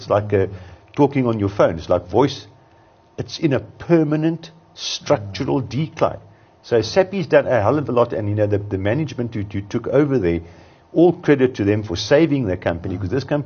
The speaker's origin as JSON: {"language": "English", "country": "South Africa", "tie": "born or raised there", "said": "maybe it's just growing up in South Africa"}